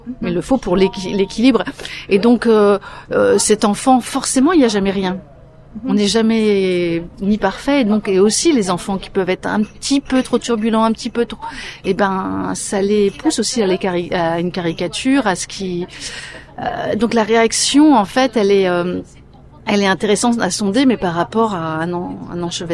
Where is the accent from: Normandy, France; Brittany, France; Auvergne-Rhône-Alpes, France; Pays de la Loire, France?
Brittany, France; moi je viens de Bretagne